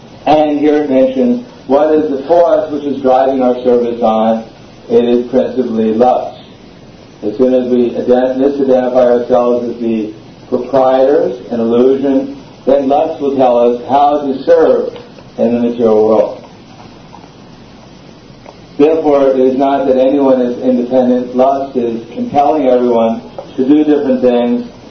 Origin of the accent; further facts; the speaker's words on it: United States; now in Belgium; Just like here, many of our devotees and guests are from Belgium, or I'm from America, originally this body.